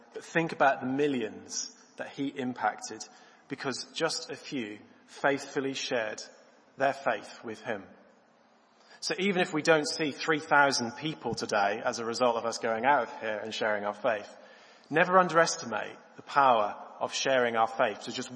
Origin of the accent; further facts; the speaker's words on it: Norwich, East of England, United Kingdom; I grew up in Norwich